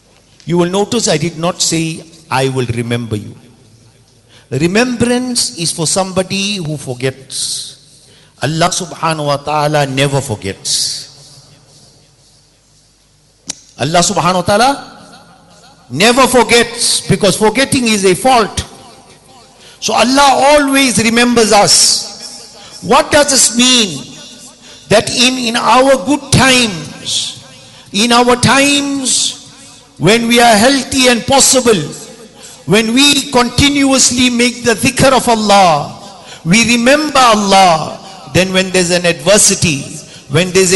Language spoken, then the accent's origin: English; South Africa; I am here present in South Africa, in my hometown.